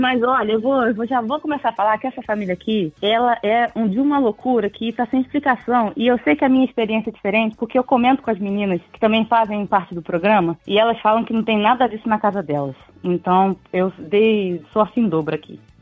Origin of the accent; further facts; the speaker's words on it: Brazil; now in United States; Eu vim do Brasil, tem 2 anos já, e eu moro com a família.